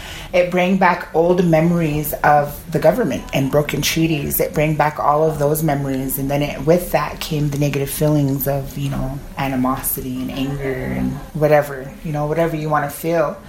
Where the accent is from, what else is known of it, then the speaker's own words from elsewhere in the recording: Wind River Reservation, Wyoming, United States; I am from the Wind River Reservation.